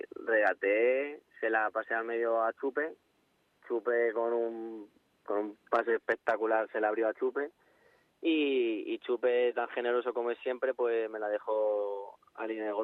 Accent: Madrid, Community of Madrid, Spain; Soy de Madrid.

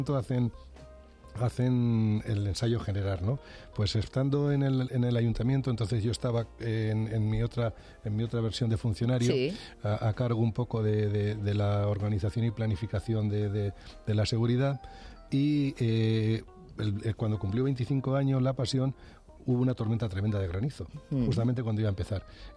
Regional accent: Morata de Tajuña, Community of Madrid, Spain; Bueno, pues voy a seguir siendo quien era

